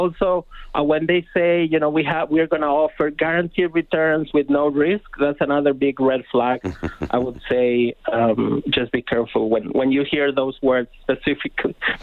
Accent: Argentina; I'm originally from Argentina

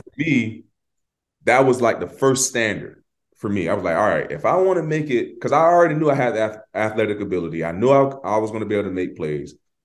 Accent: Florida, United States

